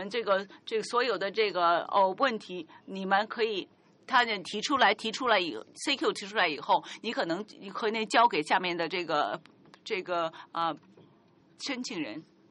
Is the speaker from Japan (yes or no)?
yes; Japan; 我是从日本来的